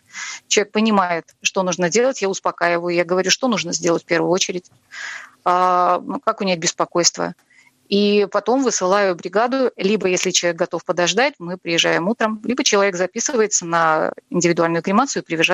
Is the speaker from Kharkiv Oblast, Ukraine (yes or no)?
no; Odesa, Odesa Oblast, Ukraine; now in Russia; Я вообще одесситка. И я и на Урале-то случайно оказалась